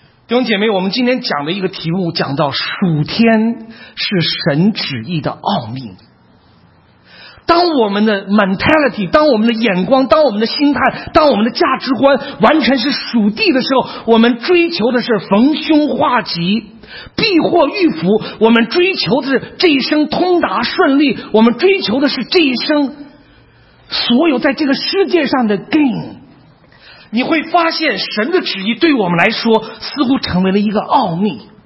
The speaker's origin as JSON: {"language": "Chinese", "country": "China", "said": "我们中国人寻求福，上帝也要赐福"}